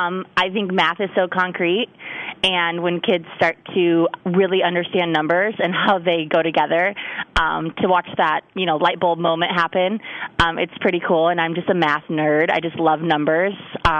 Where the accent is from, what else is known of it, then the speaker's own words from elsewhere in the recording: Washington, United States; also born or lived in Galesburg; I grew up on the West Coast, outside of Seattle